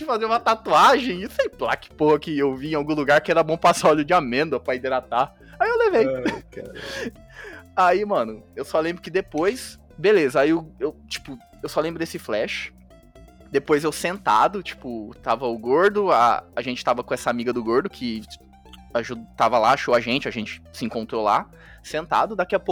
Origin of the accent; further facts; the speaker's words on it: Araçatuba, São Paulo, Brazil; Eu sou aqui de Araçatuba e tal.